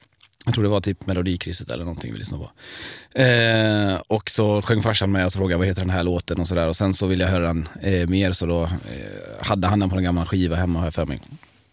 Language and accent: Swedish; Sweden; Jag tycker jag är uppvuxen på landsbygden i Sverige, där jag är uppvuxen, och liksom började köra traktor när jag var 3